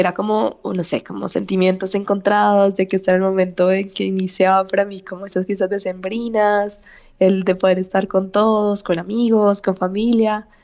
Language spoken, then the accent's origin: Spanish; Barrancabermeja, Santander, Colombia; aunque soy oriunda de Barranca Bermeja, Santander, mi familia es caleña